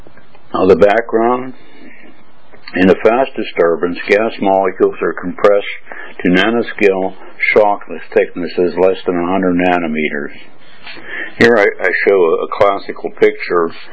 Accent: United States; now in Hong Kong, China; I'm an American living in Hong Kong and Berlin

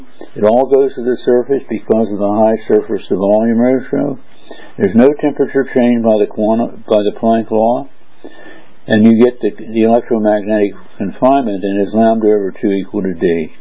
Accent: United States; now in Berlin, Germany; I'm an American living in Berlin

